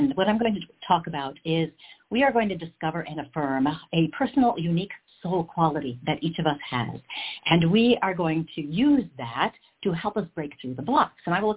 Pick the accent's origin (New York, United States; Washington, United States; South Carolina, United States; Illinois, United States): New York, United States; Hudson Falls; I grew up in Hudson Falls, a little bit north of you.